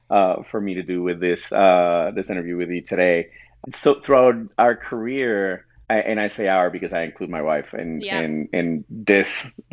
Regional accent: Puerto Rico; They worked for the power company in Puerto Rico. I grew up in Puerto Rico. I went to school in Puerto Rico.

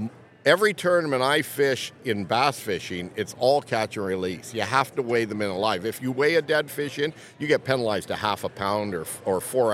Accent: Blenheim, Ontario, Canada; growing up in Blenheim, little small town, southwestern Ontario

